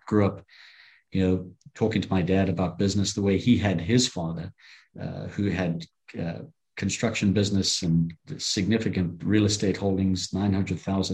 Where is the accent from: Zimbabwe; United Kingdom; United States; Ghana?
Zimbabwe; I'm originally from Zimbabwe in Africa. I'm a fourth generation African. My family has been there about 120 years. I grew up during a very violent civil war as Rhodesia was becoming Zimbabwe.